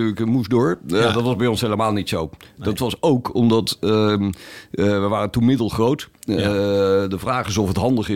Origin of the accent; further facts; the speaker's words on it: Rotterdam, South Holland, Netherlands; now in Amsterdam, Netherlands; Maar ik kwam uit Rotterdam. Ik kom nog steeds uit Rotterdam.